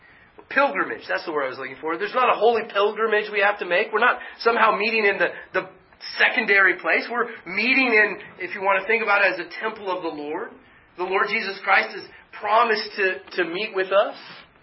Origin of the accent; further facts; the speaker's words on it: Florida, United States; And, you know, I come from Florida